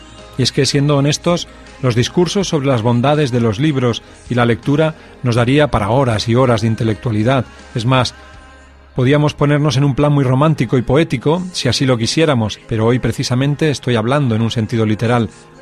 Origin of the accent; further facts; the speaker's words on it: Jerez de la Frontera, Andalusia, Spain; born there; now in El Puerto de Santa María, Spain; Y vivo en el puerto de Santa María, nací en Jerez de la Frontera, pero bueno, el Señor me deleitó con una esposa que actualmente es mi esposa, Toñi, que vivo con ella en el puerto de Santa María.